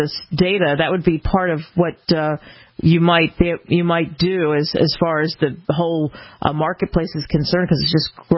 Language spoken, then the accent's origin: English; New Jersey, United States; You know, growing up in New Jersey, just outside of Philadelphia, everybody used to complain about the Pennsylvania drivers.